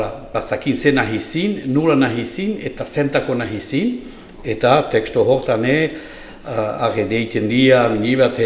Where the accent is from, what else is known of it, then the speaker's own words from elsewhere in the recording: Nouvelle-Aquitaine, France; Txibiotara beniz, sortzez eta gioztik.